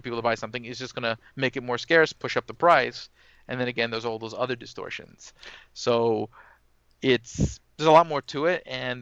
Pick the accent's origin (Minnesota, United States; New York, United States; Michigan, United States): New York, United States; Brooklyn; I'm from Brooklyn, so I'm probably not too far from where you're at.